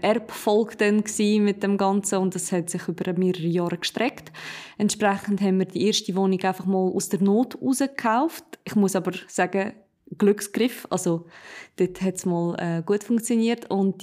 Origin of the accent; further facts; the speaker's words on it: Switzerland; Und ich bin auf einem Bauernhof aufgewachsen hier in der Schweiz.